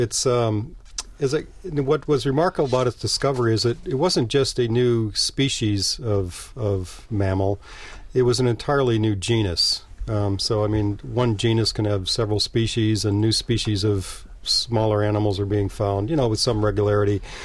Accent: Wisconsin, United States; Well, I'm from Wisconsin, and I'm from this part of the world.

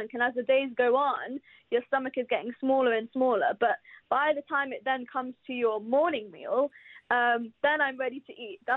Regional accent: Pakistan; I'm South Asian, I'm Pakistani

